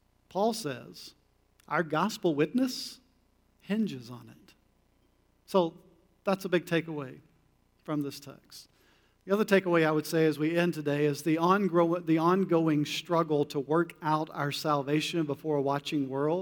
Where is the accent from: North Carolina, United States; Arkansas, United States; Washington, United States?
North Carolina, United States; I always joke, I was a PK growing up in Eastern North Carolina, and my dad was pastoring a big church